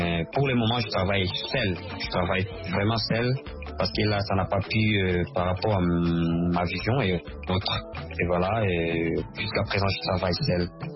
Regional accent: Kalemie, Tanganyika, DR Congo; also born or lived in Shabunda / Goma; now in Kinshasa, DR Congo; je viens de l'Est du Congo, précisément à Shabunda, je suis né à Shabunda, grandi à Kalemi, j'avais fait ma carrière solo, professionnelle plutôt à Goma

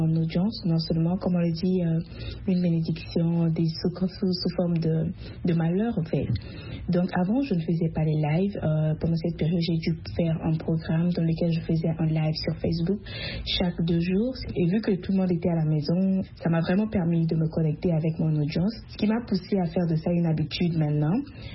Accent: Central African Republic; now in United States; Je suis centrafricaine de nationalité. Je vis aux États-Unis.

